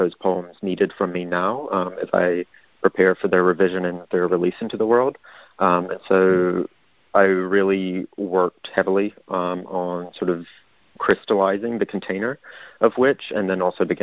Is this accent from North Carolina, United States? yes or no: yes; Wilson, North Carolina, United States; I'm from Wilson, North Carolina, so I'm currently in my hometown.